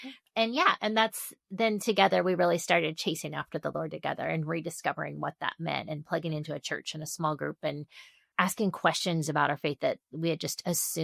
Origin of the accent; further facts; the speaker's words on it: Columbus, Ohio, United States; I am a Midwest girl. I grew up in Columbus, Ohio.